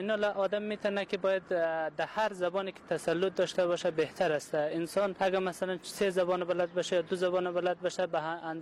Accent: Afghanistan; first language Dari; زبان مادری من زبان دری است

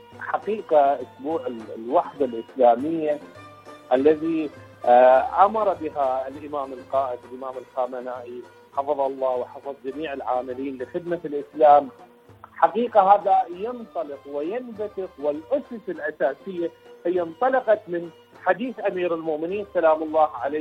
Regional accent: Iraq; من العراق

